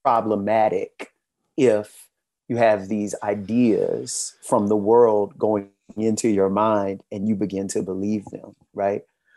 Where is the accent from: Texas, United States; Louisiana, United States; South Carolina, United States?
Louisiana, United States; I'm from Louisiana.